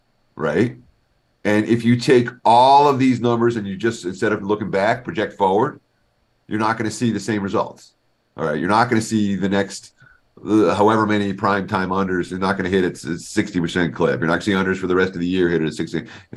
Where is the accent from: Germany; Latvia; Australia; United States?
United States; New York; New York area, right?